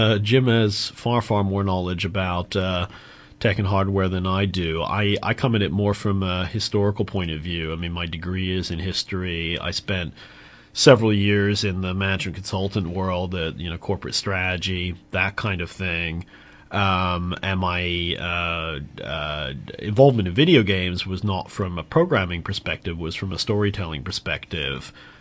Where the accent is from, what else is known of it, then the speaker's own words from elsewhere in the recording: United Kingdom; I'm from the UK originally. I mean, I'm sort of, you know, Anglo-American is probably the best way to describe it